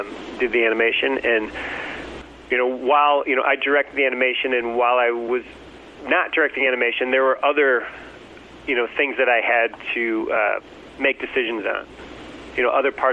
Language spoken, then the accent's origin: English; Detroit, Michigan, United States; I grew up in Detroit, and I was a huge